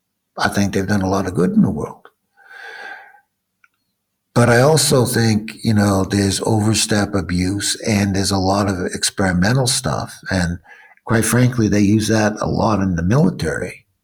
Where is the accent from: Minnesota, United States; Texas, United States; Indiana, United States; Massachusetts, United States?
Massachusetts, United States; Boston; I'm from Boston.